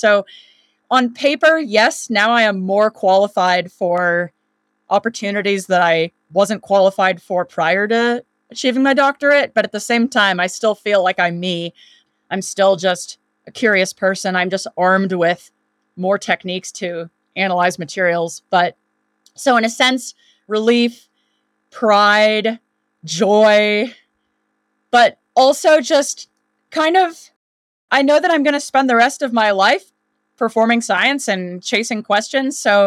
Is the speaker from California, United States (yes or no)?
yes; California, United States; California is where I grew up, and it's definitely where I got my love of nature. Just, I'm from Northern California, the Bay Area.